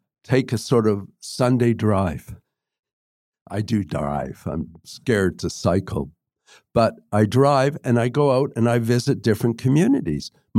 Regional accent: Toronto, Ontario, Canada; I grew up in Toronto and saw how people went further and further afield in order to eventually buy housing.

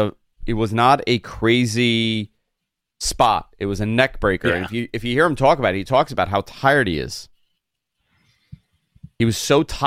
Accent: Kentucky, United States; I'm also from Kentucky. I am a Kentucky. Kentuckian.

